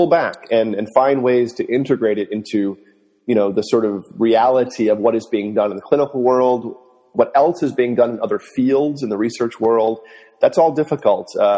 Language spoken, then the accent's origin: English; Westport, Massachusetts, United States; also born or lived in Maine; I grew up in a town called Westport, Mass., born in Maine.